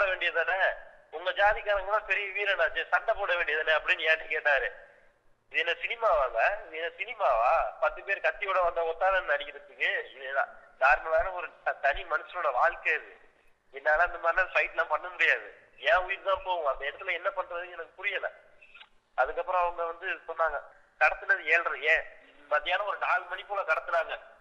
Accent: Tamil Nadu, India; born there; இந்த இந்தியாவில் குறிப்பாக இந்த தமிழ்நாட்டில் ஜாதி ஆதிக்கம் உள்ள இந்த தமிழ்நாட்டுல ஏண்டா பிறந்ததுன்னு ஒவ்வொரு நொடியும் நான் யோசிச்சுட்டு இருக்கேன்.

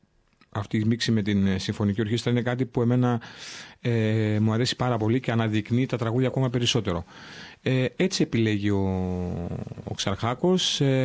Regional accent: Herso, Central Macedonia, Greece; Εγώ όταν ξεκίνησα από το χωριό μου, το ακριτικό χωριό, κατάγομαι από το Κιλκίσα, από ένα χωριό που λέγεται Χέρσο και είναι επίκαιρο αυτή την εποχή γιατί έχει hot spot εκεί το χωριό μου.

